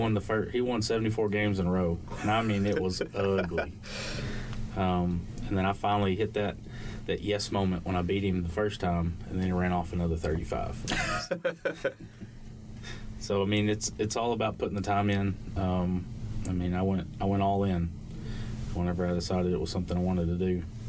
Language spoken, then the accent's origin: English; Ripley, Tennessee, United States; now in Hot Springs, United States; We're from Tennessee. I'm from Ripley. She's from Dyersburg.